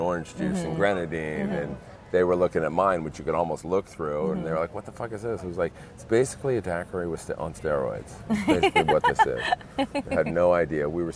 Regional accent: New York, United States; oh, you're from Philadelphia, I'm from New York. We're supposed to hate each other, but now we're in Hawaii, and it's like, yeah, we're East Coast people.

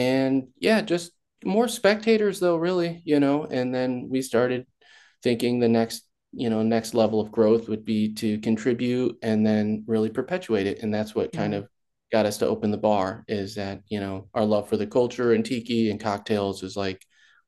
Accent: Illinois, United States; moved away as an adult; also born or lived in San Diego / Eugene / Portland; now in Japan; I'm 37, born and raised in Illinois, lived in San Diego for quite a while, went to school out there

